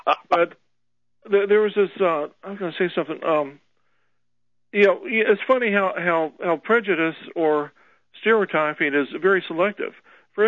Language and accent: English; Ireland; And you know, I'm Irish, so I can appreciate